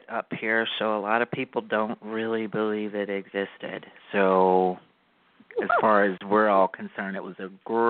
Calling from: California, United States; Do you know where Lake Oroville is?

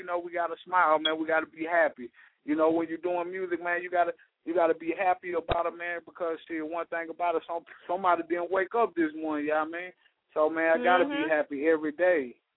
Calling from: Minnesota, United States; man, most definitely in the building, man, calling out the Twin Cities, you know what it is.

